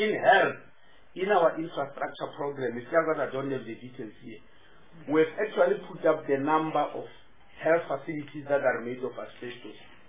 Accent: Limpopo, South Africa; I start with Movango because you know I come from Limpopo.

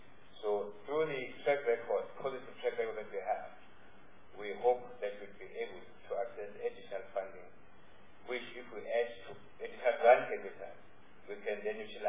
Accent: KwaZulu-Natal, South Africa; not because I'm from KwaZulu-Natal, by the way

